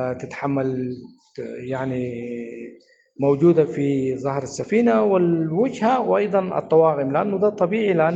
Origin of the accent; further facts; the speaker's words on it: Sudan; ونتمنى أنه نحن كسودانيين أنه نغوي إرادة الحل الداخلي